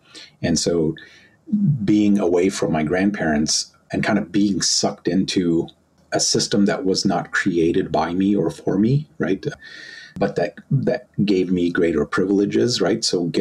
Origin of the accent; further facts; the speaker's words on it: Egypt; I was born in Egypt and with my mother's people, and growing up there, it became quite clear because of the context in which I was born. I was born into severe poverty